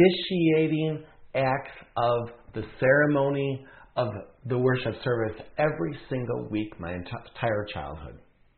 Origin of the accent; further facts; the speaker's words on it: Dahlonega, Wisconsin, United States; When I grew up in Dahlonega, Wisconsin, in the 1960s and 70s, every single week in the liturgy was a section about confession.